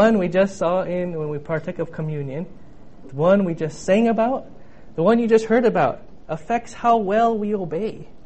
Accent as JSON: {"language": "English", "town": "Troy", "region": "Michigan", "country": "United States", "tie": "born or raised there", "said": "I grew up in Troy in Bloomfield Hills. And I went to Losser High School."}